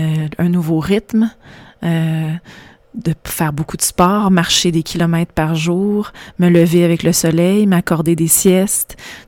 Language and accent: French; Montreal, Quebec, Canada; born there; je suis née à Montréal, mais toutes les fins de semaine, on partait à la campagne. On avait un chalet au bord d'un lac.